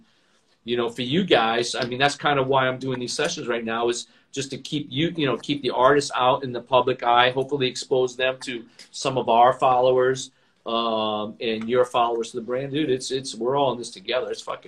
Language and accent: English; Rhode Island, United States; That's what I grew up with in Rhode Island.